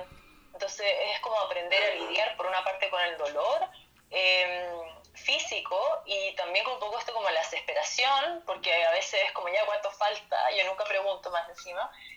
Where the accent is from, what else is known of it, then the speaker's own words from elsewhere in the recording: Chile; soy la primera chilena, el 2 de agosto del 2019.